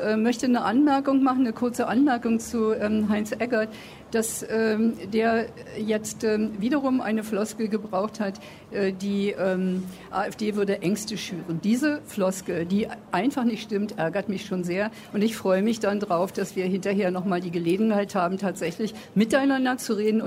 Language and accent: German; West Germany, Germany; Ich bin ja im Westen aufgewachsen und habe sehr wohl eben auch die Entwicklung im Westen verfolgt. Ich lebe seit der Wende erst hier im Osten